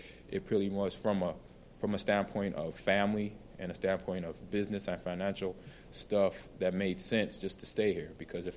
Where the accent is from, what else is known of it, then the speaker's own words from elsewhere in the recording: Los Angeles, California, United States; now in Green Bay, United States; I grew up in Los Angeles, you know, that's comparatively obviously different from the Green Bay area